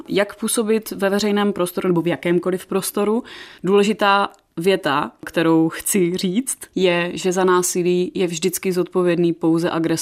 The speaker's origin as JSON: {"language": "Czech", "region": "Silesia", "country": "Czechia", "said": "A já tím, že jsem tady ze Slezska, tak jsem měla to štěstí, že jsem se mohla připojit."}